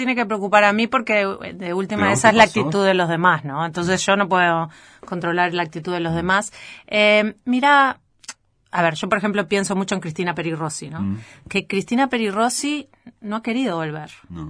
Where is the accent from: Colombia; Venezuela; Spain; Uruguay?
Uruguay; moved away as an adult; yo soy uruguaya, yo viví en Uruguay hasta los 28 años ininterrumpidamente.